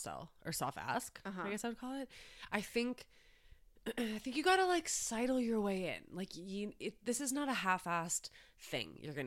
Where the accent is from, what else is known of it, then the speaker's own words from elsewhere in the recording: Wisconsin, United States; I'm from Wisconsin, so I always feel like everything I think is mean.